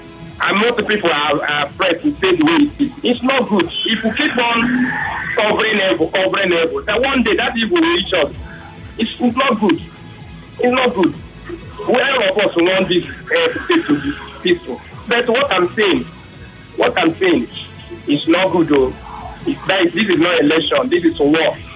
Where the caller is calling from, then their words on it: Port Harcourt, Rivers, Nigeria; I'm calling from Port Harcourt.